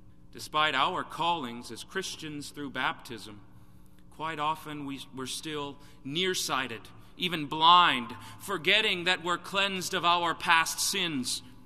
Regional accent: Texas, United States; Keep in mind now that this is in my home state of Texas.

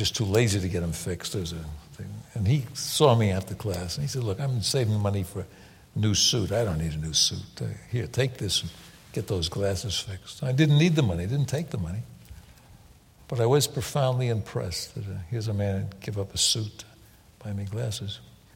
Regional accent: New York City, New York, United States; Well, I grew up in New York. And in an area of New York that's one of the toughest areas in the city.

